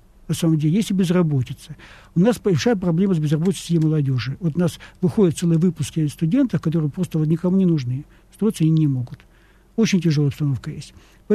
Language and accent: Russian; Vladivostok, Primorsky Krai, Russia; Мэр моего родного города Владивостока.